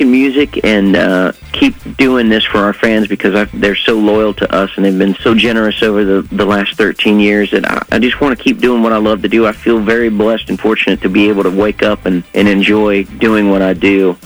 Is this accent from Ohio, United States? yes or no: yes; Columbus, Ohio, United States; Well, you know, Gary is my cousin. We grew up together in Columbus, Ohio